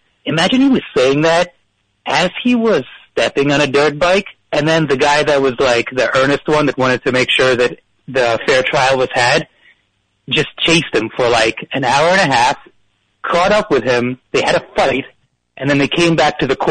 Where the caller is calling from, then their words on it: New Jersey, United States; I'm calling from North Jersey.